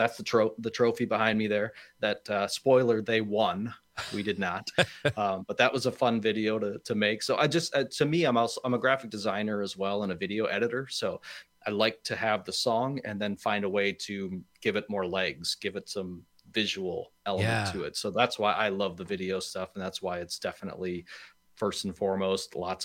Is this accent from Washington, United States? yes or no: no; Mineral Point, Wisconsin, United States; I grew up in Mineral Point, and we had all these tourists, and I remember thinking at the time as a kid, why are all these people in my town?